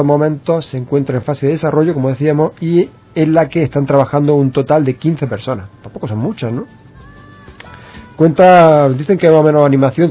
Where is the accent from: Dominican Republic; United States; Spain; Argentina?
Spain; Andalusia; como andaluces, yo creo que debemos sentirnos satisfechos.